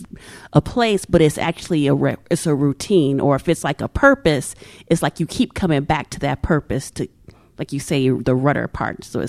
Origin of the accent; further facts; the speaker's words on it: St. Louis, Missouri, United States; So like when I was growing up in St. Louis, like I lived with my grandmother and my great aunts